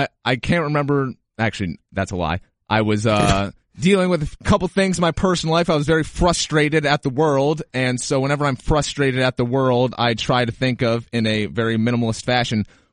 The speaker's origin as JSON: {"language": "English", "region": "New York", "country": "United States", "tie": "born or raised there", "also_born_or_lived": "Seattle", "said": "I was born in Seattle. Should I be out there? But I grew up in upstate New York. Should I be there where my family is?"}